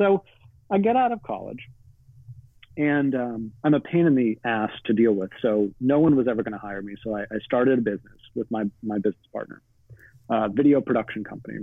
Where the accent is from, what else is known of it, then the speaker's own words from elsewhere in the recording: Boston, Massachusetts, United States; As I said, I grew up in Boston.